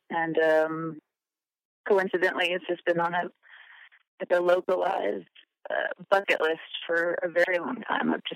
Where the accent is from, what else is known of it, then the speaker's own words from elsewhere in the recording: Dallas, Texas, United States; and I'm originally from Dallas, but I do have some shows in Denton, Texas, in a couple days, actually.